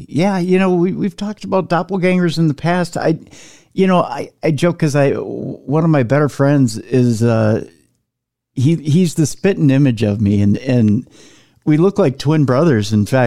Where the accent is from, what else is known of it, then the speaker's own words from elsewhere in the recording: Minneapolis, Minnesota, United States; And it's funny cause he grew up in Arkansas and I grew up in Minneapolis